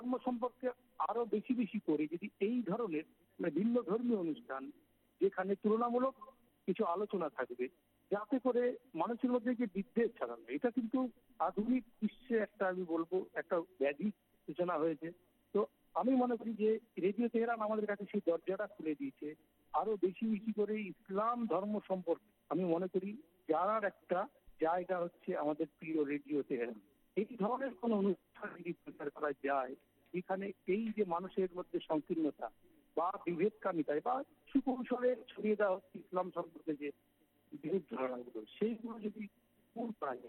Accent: West Bengal, India; now in Malda, India; পশ্চিমবঙ্গের মালদা জেলায় কর্মসূত্রে থাকি। আমার বাড়ি পশ্চিমবঙ্গের দক্ষিণ দিনাজপুর জেলায়।

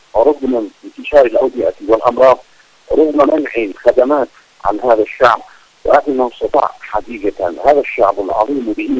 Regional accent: Yemen; وأيضا إفشال مخططاتهم في السيطرة الكاملة على بلدنا اليمن

